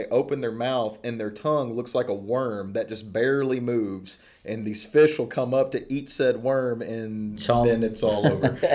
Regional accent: Texas, United States; I'm from Southeast Texas. That's pretty much a food group is anything deep fried.

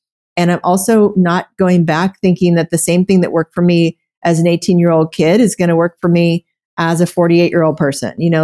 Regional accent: Oklahoma, United States; I come from a background where I grew up in Oklahoma

